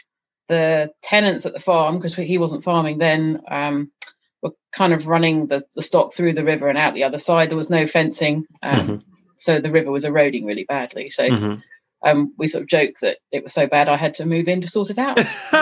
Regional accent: South East England, United Kingdom; now in Devon, United Kingdom; I grew up in Kent originally, and there were lots of Dens, Smarden or Biddenden, so D-E-N on the end of words as well.

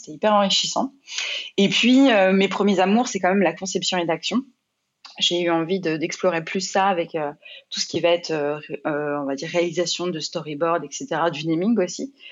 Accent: Angers, Pays de la Loire, France; J'ai commencé assez jeune en alternance à Angers. Je suis originaire d'Angers.

